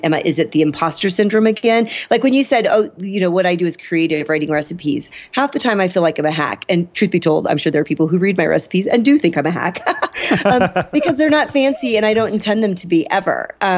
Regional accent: Illinois, United States; also born or lived in Iowa, United States; I grew up in the Midwest. I'm from Illinois, Iowa.

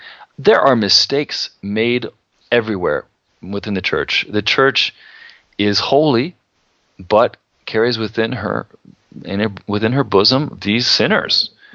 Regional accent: Iowa, United States; I know this because I grew up in Iowa around pig farms.

